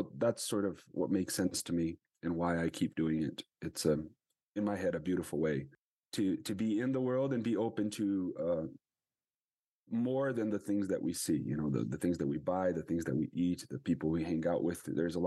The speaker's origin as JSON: {"language": "English", "region": "São Paulo", "country": "Brazil", "tie": "born or raised there", "lives_now": "Santa Fe, United States", "said": "I was born in Brazil, São Paulo. That's where I'm from. So that sort of says a few things about who I am, where I grew up. I'm a Latin American human being living in Santa Fe, New Mexico."}